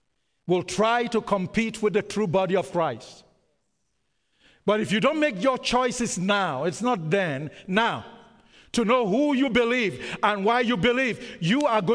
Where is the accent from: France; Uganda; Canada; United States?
Canada; I come from Canada, it's minus whatever.